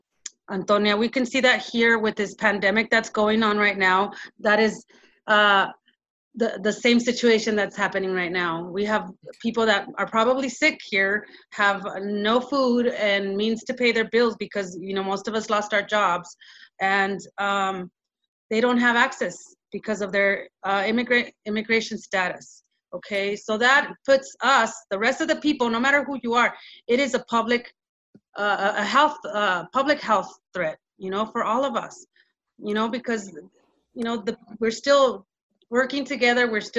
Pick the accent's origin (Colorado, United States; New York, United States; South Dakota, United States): Colorado, United States; Commerce City; Well, I'm from Commerce City.